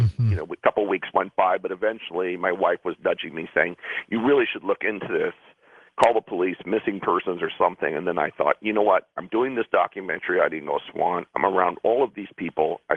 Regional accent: Hawaii, United States; a very dear friend of mine who I grew up with in Hawaii was living in the San Pedro area

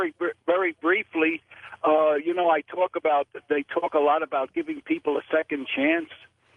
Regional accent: New York City, New York, United States; Very briefly, I'm from New York City, and I finally got enough money together to buy my own cab

